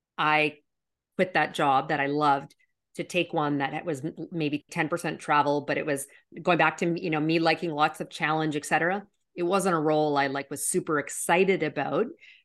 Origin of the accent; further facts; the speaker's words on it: Canada; I'm Canadian originally. So good, you know, good Canadian.